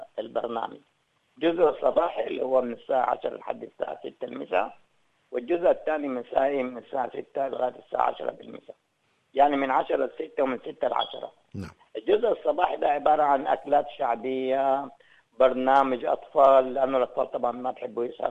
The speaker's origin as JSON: {"language": "Arabic", "country": "Sudan", "lives_now": "Australia", "said": "إن إحنا عايزين نعمل ليلة نجتمع بها فيها كسودانيين"}